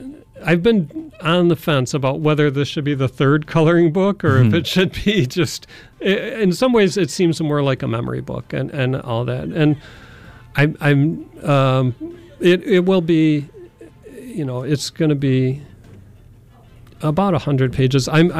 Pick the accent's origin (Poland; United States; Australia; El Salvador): United States; Madison, Wisconsin; and then I returned to my hometown, which is Madison, and I got a master's degree here